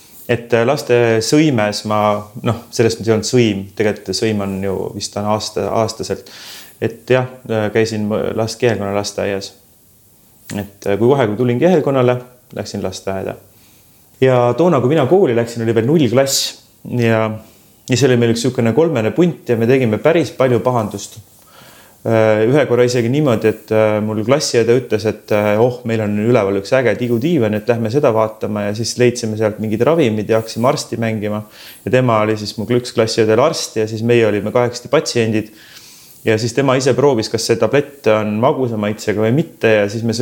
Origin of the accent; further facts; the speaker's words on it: Saare County, Estonia; born there; minu sünnikodu on Jahan Abula ja Kuusiku talu, mis täna kahjuks ei ole enam niimoodi säilinud.